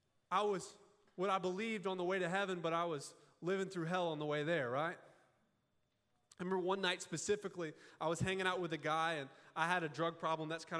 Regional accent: the South, United States; I grew up in the South, so you know what that means.

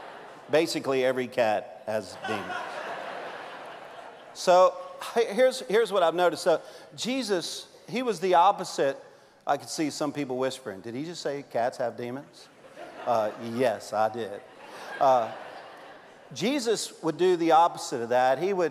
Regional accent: Louisiana, United States; I'm a Cajun. We will show up at your house with the mafia and knock you out.

